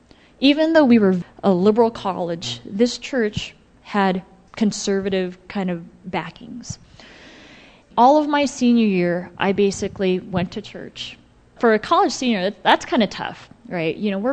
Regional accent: Los Angeles, California, United States; also born or lived in Texas; now in Cleveland, United States; I'm from Los Angeles. Went to high school in Texas. You know, big city girl.

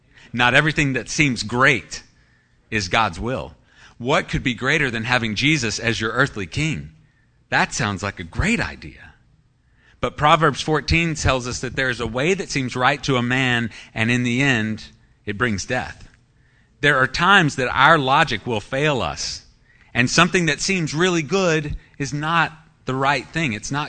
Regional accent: Texas, United States; I don't know if it's because I grew up in Tornado Alley of Texas

